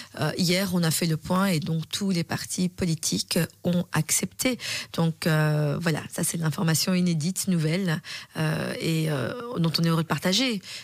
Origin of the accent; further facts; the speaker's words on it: Brussels, Brussels-Capital Region, Belgium; Nous sommes des Bruxellois engagés dans des secteurs pluriels